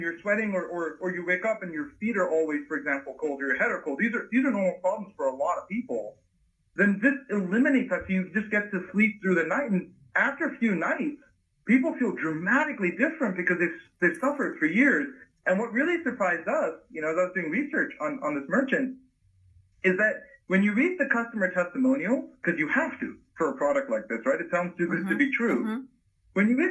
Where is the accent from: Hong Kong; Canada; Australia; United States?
Hong Kong; I'm an Indian who grew up in Hong Kong, right next door to China.